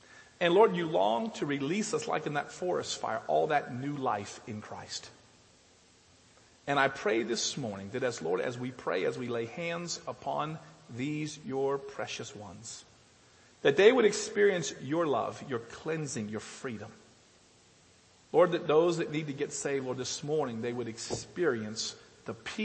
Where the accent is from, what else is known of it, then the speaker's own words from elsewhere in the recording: United States; Trust me, I'm from America. I know.